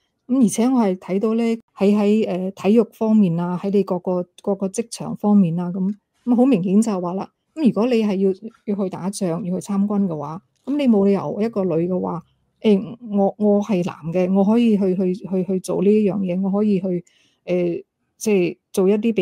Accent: China; 其實我哋中國人都知啦

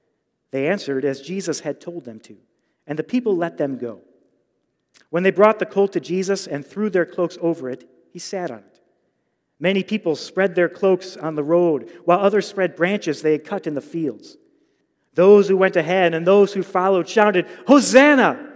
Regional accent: Chicago, Illinois, United States; You know me, I grew up in the Chicago area. I grew up a Chicago White Sox fan.

